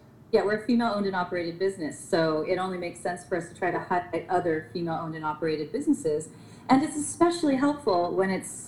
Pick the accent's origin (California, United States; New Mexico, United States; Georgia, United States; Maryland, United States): California, United States; San Diego; I was familiar with mezcal because I grew up in San Diego.